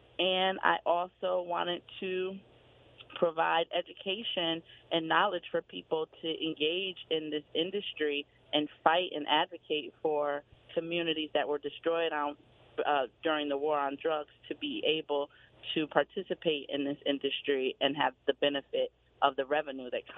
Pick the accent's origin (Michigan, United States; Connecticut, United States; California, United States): Connecticut, United States; New Haven; I'm born and raised in New Haven as well, which is very much an inner city.